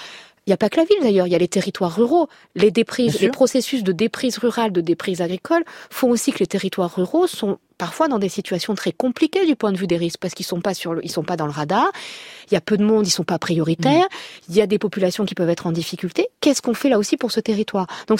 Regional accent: south of France, France; also born or lived in Paris; Moi, je viens du sud de la France, on ne sort pas quand il y a un orage.

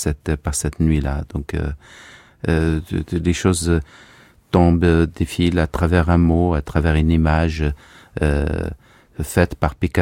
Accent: Algeria; une part des traumas et surtout de ma petite et mon enfance aussi en Algérie

